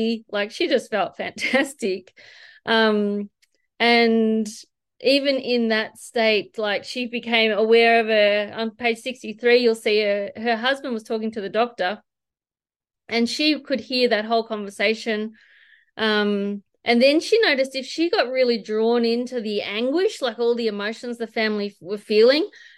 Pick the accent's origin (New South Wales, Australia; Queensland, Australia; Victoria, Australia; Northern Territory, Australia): Victoria, Australia; Melbourne; I'd love to share. I'm actually from Melbourne.